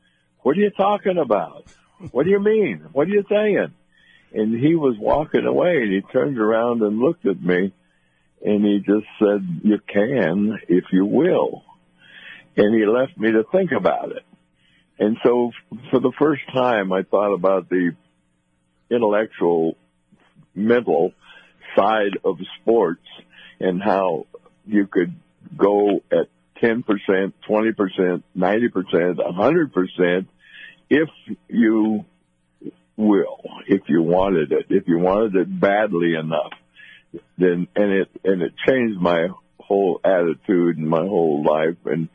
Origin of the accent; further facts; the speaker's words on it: Sandpoint, Idaho, United States; there was an audience of about 8,000 people in Boise, and my hometown was like 300 or 400.